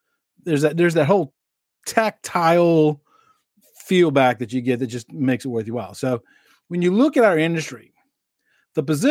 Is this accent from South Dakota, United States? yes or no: no; Maryland, United States; Baltimore's on my mind because I'm originally from Maryland